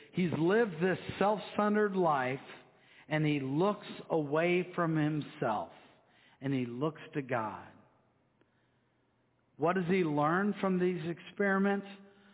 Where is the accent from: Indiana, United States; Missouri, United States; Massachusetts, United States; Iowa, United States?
Iowa, United States; Afton; I remember when I was growing up in Afton, Iowa, we were digging around in a little woods behind our house